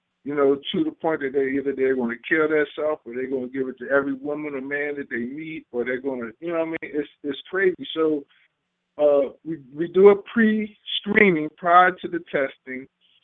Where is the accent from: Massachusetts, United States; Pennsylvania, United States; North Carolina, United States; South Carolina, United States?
Pennsylvania, United States; Philadelphia; And I'm from West Philly.